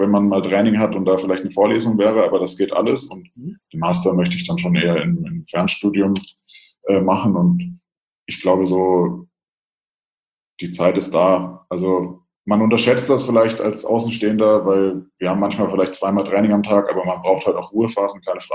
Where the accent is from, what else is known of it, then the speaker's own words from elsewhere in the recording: Bavaria, Germany; Also ich komme aus Franken, deswegen habe ich die ganze Coburg-Geschichte ja so ein bisschen aus der Ferne, aus Rothenburg auch miterlebt.